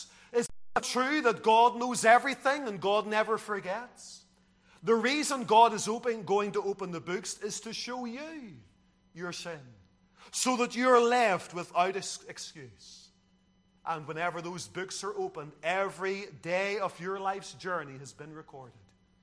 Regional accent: Lisburn, Northern Ireland, United Kingdom; I grew up in Lisburn, and on Railway Street, as a youngster, there was a Faith Mission bookshop.

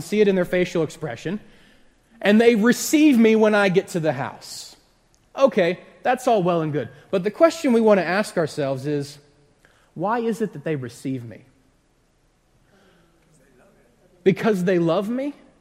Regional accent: Ohio, United States; I'm from Ohio, so I really don't care about either of these either.

